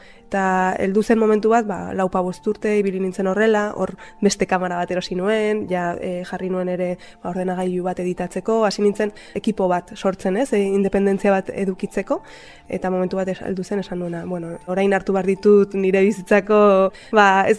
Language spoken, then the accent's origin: Basque; Lakabe, Navarre, Spain; born there; Ni Lakaben jaio nintzen, Lakabe bada herri okupatu bat, Nafarroako ipar hegoaldean dagoena